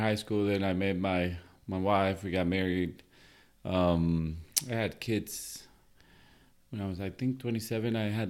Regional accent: Ecuador; now in Simi Valley, United States; And so we came from Ecuador. I went to Simi High. I went to Royal for summer school once. And then I went to, more for college. So been here. We landed in Simi Valley and been here ever since.

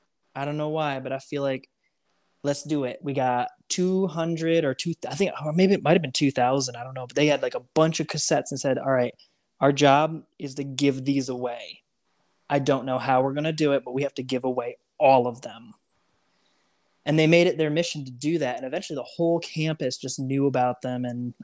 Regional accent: Michigan, United States; now in Nashville, United States; When we come back to Michigan, it's actually very sentimental for me, because that's my hometown. Coming back to Michigan. And there's going to be a lot of people there that maybe have known me before I even moved to Nashville.

